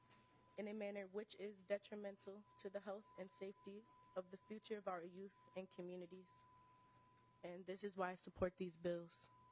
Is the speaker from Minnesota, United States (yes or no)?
yes; Minneapolis, Minnesota, United States; I actually just came here from school because this is very important. But I'm from North Minneapolis and Juxtaposition Arts.